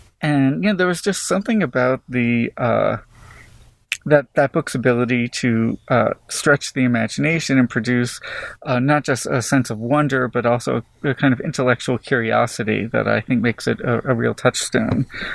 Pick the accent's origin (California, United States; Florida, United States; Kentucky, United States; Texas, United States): Florida, United States; Well, I grew up in South Florida, a place I got away from as soon as I possibly could.